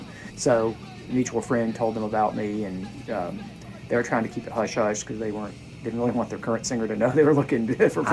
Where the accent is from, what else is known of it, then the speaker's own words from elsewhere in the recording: White House, Tennessee, United States; I grew up in White House, Tennessee, but there's nothing going on in White House